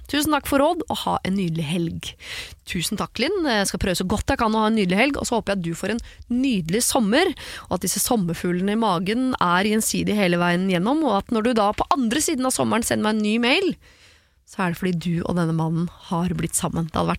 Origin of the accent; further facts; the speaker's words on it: Trondheim, Trøndelag, Norway; denne begravelsen kommer til å finne sted hjemme I Trondheim, så det ikke sånn at det rett rundt hjørnet heller.